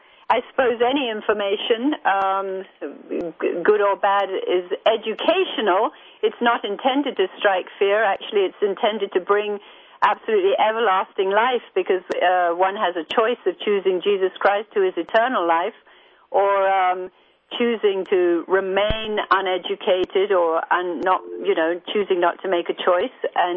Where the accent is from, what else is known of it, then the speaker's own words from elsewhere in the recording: India; I grew up in India and very, very aware.